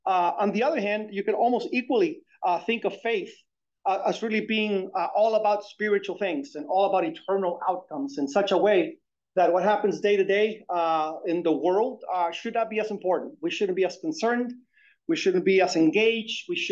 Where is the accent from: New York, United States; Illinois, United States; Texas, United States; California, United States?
California, United States; San Diego; I know it's a little cold, but I'm from San Diego. Trust me, this is cold.